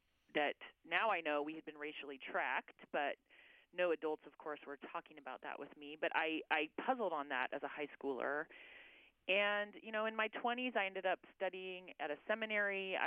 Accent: Denver, Colorado, United States; I grew up in Denver, Colorado, and I'm a, you know, a white U.S. American. I was in public schools during the period of time Denver was busing to ensure integration

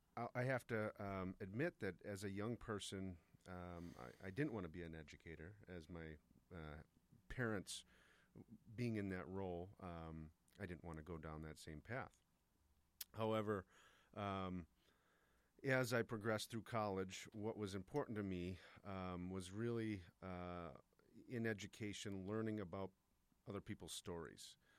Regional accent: Milwaukee, Wisconsin, United States; I grew up in the Milwaukee area.

